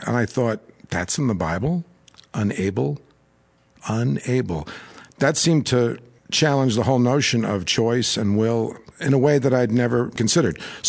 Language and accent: English; New York, United States; moved away as an adult; also born or lived in Nashville, Tennessee; originally I'm from New York.